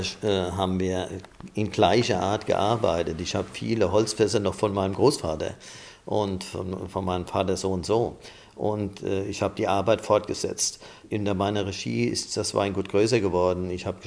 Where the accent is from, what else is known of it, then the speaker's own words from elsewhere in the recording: Oberhausen, Rhineland-Palatinate, Germany; Ich komme aus Oberhausen, das ist direkt an dem Fluss. Gegenüber liegt Niederhausen.